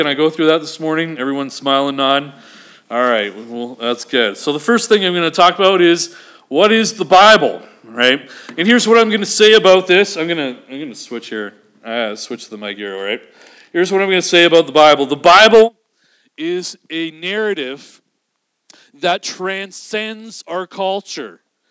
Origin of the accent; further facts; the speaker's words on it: Canada; But here's what we do as a Canadian culture. Here's what you and I would do and say.